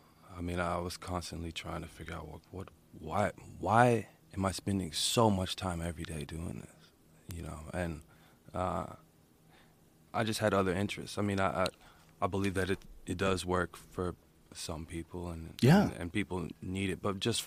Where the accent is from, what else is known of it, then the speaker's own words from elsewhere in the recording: Austin, Texas, United States; Yeah, I grew up in Austin.